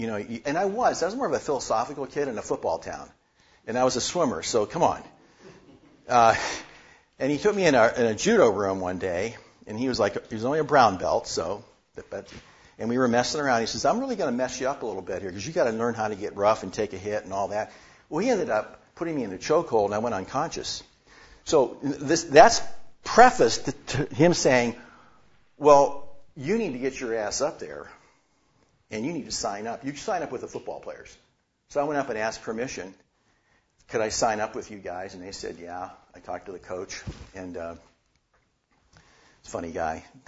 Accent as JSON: {"language": "English", "town": "Youngstown", "region": "Ohio", "country": "United States", "tie": "born or raised there", "said": "I stayed on for the dish crew for the football team at my hometown college, Youngstown College then, now Youngstown State University."}